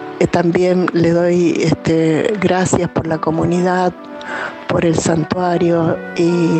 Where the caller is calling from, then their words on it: Rosario, Santa Fe, Argentina; de Rosario.